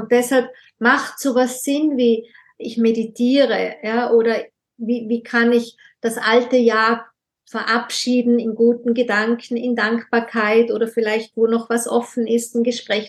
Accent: Tyrol, Austria; Zum Beispiel bei uns in Tirol gab's, jetzt tut das keiner mehr

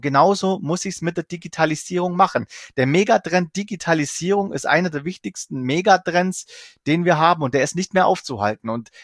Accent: Bavaria, Germany; ich komme aus dem Allgäu

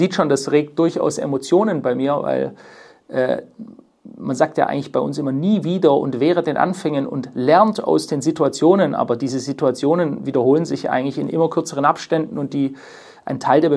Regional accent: Stuttgart, Baden-Württemberg, Germany; bei mir in meiner alten Heimatstadt in Stuttgart.

